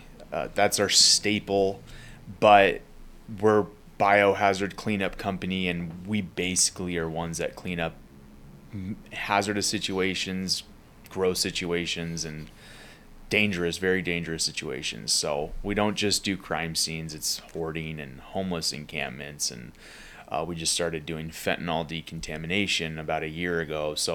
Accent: California, United States; I live in Lake Forest. I've been born and raised in Orange County. I've never lived anywhere else, so I love the county.

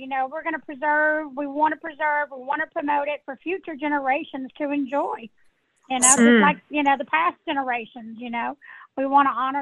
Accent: New Orleans, Louisiana, United States; now in Natchitoches, United States; Well, I love my community here in Natchitoches, but my hometown is New Orleans

